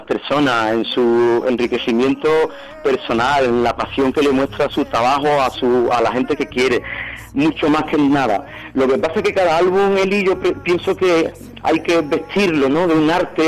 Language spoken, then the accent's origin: Spanish; Jerez, Andalusia, Spain; a mi tierra, sí. Jerez